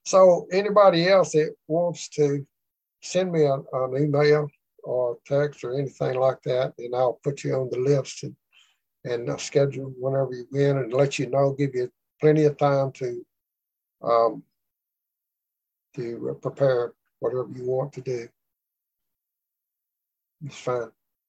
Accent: Arkansas, United States; I'm just from Arkansas, and that people from Arkansas only understand certain amounts of English.

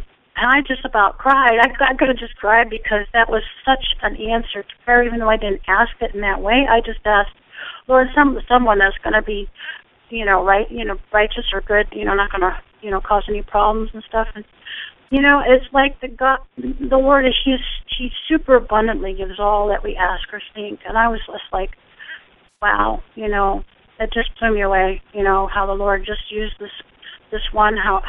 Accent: Pennsylvania, United States; now in Tennessee, United States; I came to Tennessee from Pennsylvania

